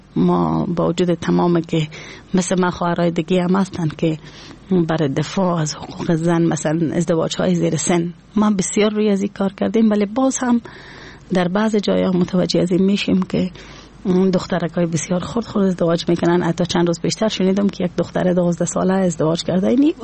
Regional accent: Afghanistan; ما میتونم بگویم که از افغانستان هستم

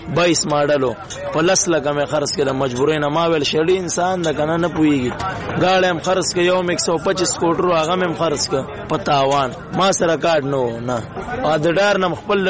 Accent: Laghman, Afghanistan; د افغانستان د لغمان ولایت

